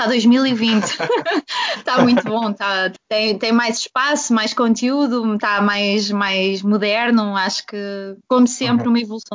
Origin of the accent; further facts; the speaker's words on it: Leiria, Portugal; moved away as an adult; Leiria, apesar de eu andar aqui a caminhar um bocadinho pelo país todo, acho que agora fica a faltar Algarve. Morei em Leiria até ir estudar para Lisboa